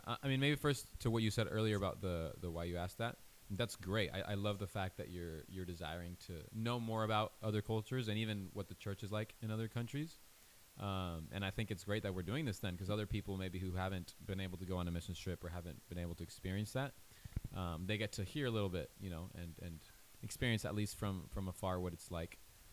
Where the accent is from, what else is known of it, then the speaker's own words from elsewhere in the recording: Mexico; growing up in Mexico, I definitely saw that as well.